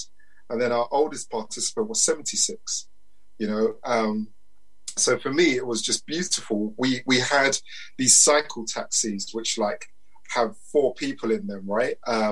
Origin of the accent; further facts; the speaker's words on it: Leyton, London, United Kingdom; So the context is, I grew up in Leighton.